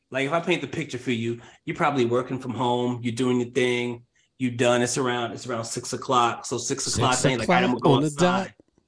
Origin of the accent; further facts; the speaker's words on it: Queens, New York, United States; I think for me, like growing up when I was in Queens, I was surrounded by a lot of love and a lot of positivity.